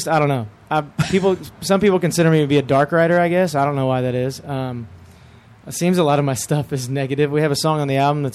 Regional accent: Texas, United States; And I think, you know, growing up in Texas and seeing how many Texas acts that build huge followings

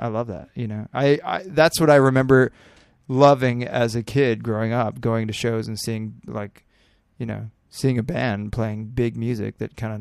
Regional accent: San Antonio, Texas, United States; I grew up on Park Hill in San Antonio, Texas.

